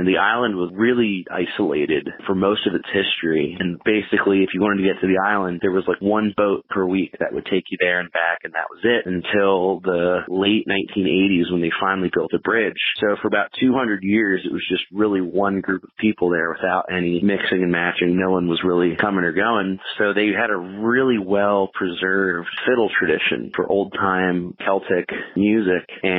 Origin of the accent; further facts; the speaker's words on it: Carlisle, Pennsylvania, United States; now in Nashville, United States; I'm originally from Carlisle, Pennsylvania. For the last few years, I've lived in Nashville as a singer-songwriter and touring musician.